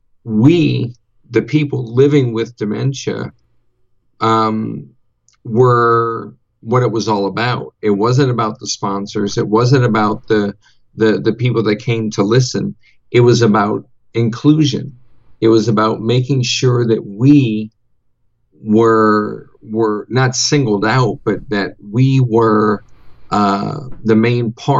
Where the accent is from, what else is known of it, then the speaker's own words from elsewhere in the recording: New Orleans, Louisiana, United States; I'm from New Orleans originally, and went to many. I used to be a season ticket holder for the Saints.